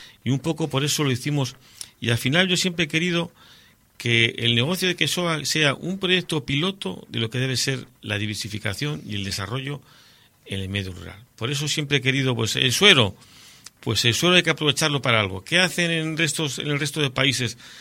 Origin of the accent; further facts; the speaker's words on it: Colindres, Cantabria, Spain; mi infancia fue en Colindres. Yo hasta los 14 años... yo nací en Valdecilla, porque en aquellos años se nacía en Valdecilla. Uh-huh. Y ya vine a Colindres, yo ya vivía en Colindres y estuve hasta los 14 años.